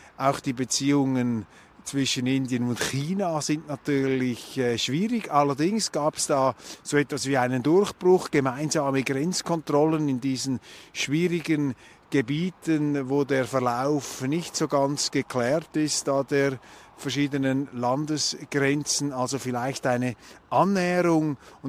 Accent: Switzerland; als Schweizer beobachten wir, die Welt verändert sich, die herkömmlichen Blöcke sind nicht mehr so dominant.

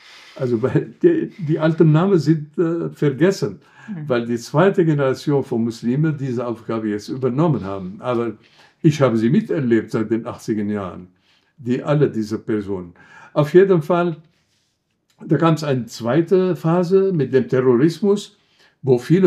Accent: Lebanon; Ich komme aus dem Libanon und weiß, dass diese Verschiedenheit, solange ein gemeinsamer Nenner nicht vorhanden ist, dann gibt es einen Konflikt.

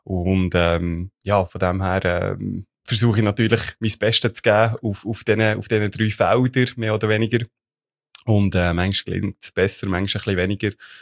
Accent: Ittigen, Bern, Switzerland; born or raised there

